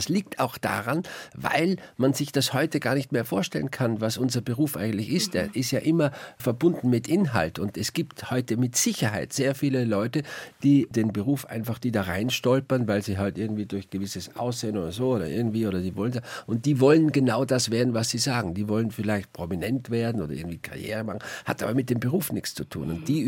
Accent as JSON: {"language": "German", "region": "Tyrol", "country": "Austria", "tie": "born or raised there", "said": "Da, wo ich aufgewachsen bin, da ist"}